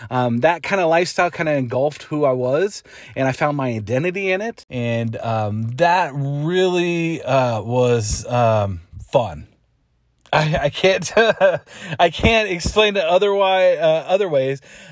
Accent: Long Beach, California, United States; Growing up, I was born in Long Beach, California. I was raised, our family kind of, if I look back on it, struggled

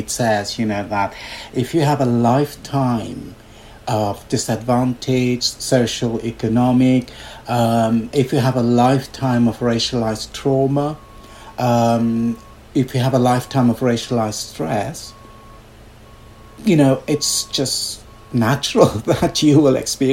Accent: South Africa; because I grew up in South Africa and I've lived in one of the most extreme regimes for part of my life.

